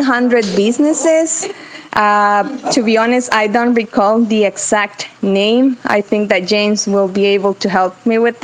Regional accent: El Salvador; as a Salvadorian, so I'm not from Berlin. So we were living, Gerardo and I were living in San Salvador.

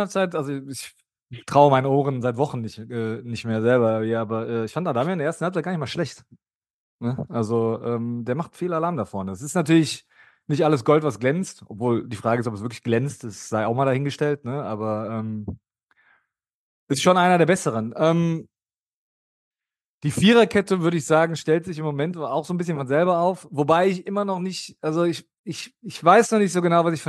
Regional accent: Cologne, North Rhine-Westphalia, Germany; Dann kann man wenigstens immer noch was irgendwie den Leverkusen dann als Kölner vorhalten

